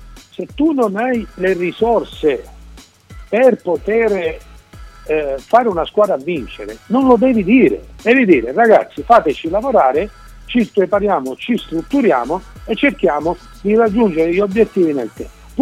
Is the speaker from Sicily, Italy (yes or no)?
yes; Palermo, Sicily, Italy; anche se sono palermitano ma sono siciliano